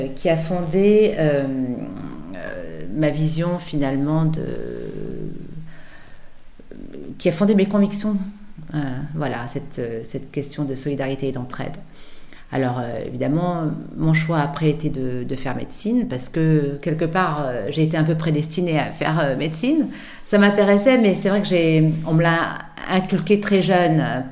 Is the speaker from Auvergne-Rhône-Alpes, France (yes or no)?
yes; Lyon, Auvergne-Rhône-Alpes, France; je suis née à Lyon et j'ai grandi ici, ce qui fait que c'est devenu mes racines. Et je me suis assumée comme citoyenne française à part entière.